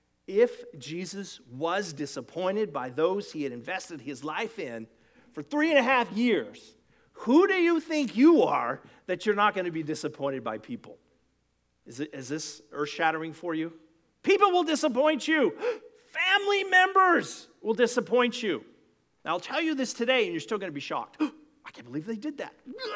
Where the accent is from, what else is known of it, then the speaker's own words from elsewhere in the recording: Texas, United States; Now, I'm a Texan. I grew up and thought olives came in two varieties.